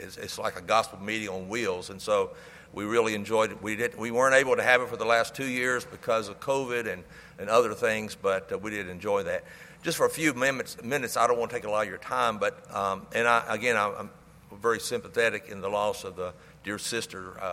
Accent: Jackson, Tennessee, United States; And we're actually from Jackson, Tennessee, which is a long ways from here.

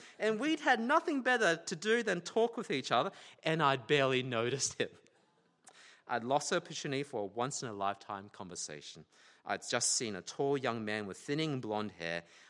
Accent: England, United Kingdom; So as English people do, we gave each other a sheepish nod and waited awkwardly for 5 whole minutes in total silence.

